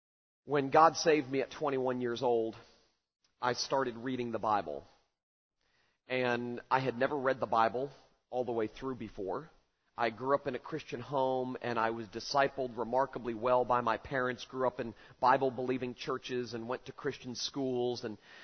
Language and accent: English; Jacksonville, Florida, United States; also born or lived in Fort Lauderdale; I am, as Dr. Moeller mentioned, a native Floridian. I was born in Jacksonville, Florida, and moved down to Fort Lauderdale, Florida in the late 1970s.